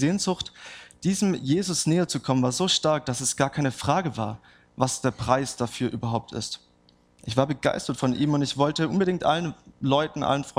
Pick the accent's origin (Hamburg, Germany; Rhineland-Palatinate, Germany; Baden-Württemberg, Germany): Baden-Württemberg, Germany; ich bin Schwabe und das ist so ein angeborener Defekt, den wir alle mitbringen.